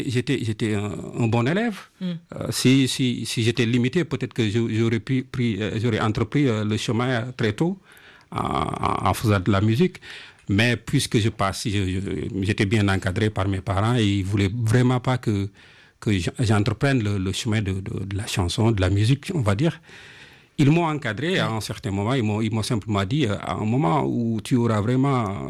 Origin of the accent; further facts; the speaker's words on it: Senegal; de chez moi au Sénégal